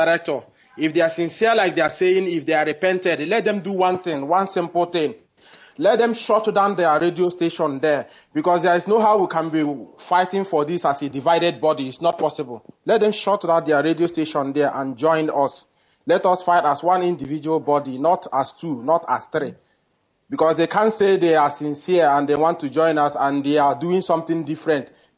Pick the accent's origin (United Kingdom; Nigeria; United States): Nigeria; Okpala, Imo; now in Abuja, Nigeria; director. I am from Okpala, Ezeama, Imo State.